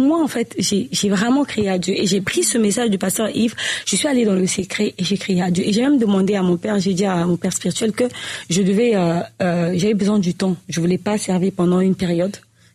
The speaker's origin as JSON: {"language": "French", "country": "Republic of the Congo", "said": "parce que nous, on vient du Congo-Brazzaville. Mm-hmm. Pas du Congo-Kinshasa, du Congo-Brazzaville."}